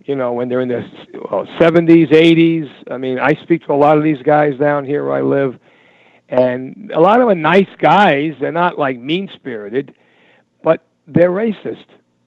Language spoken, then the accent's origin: English; New York, United States; You know, we're from New York, but I never heard that expression.